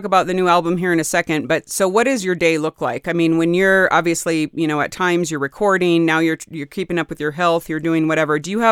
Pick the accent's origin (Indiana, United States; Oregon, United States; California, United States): California, United States; I'm from the Bay Area originally.